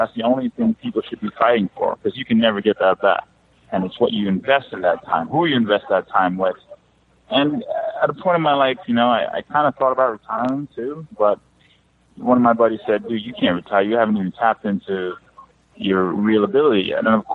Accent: Jamaica; It's like Jamaicans, you know. I'm Jamaican.

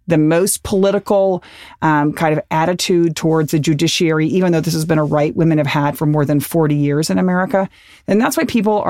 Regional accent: Texas, United States; we work all over the country, including my home state of Texas, where it's really hard to get affordable health care.

